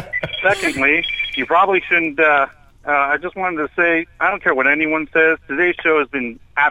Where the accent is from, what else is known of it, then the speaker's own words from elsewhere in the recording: Lake Elsinore, California, United States; First thing, I grew up in Lake Elsinore.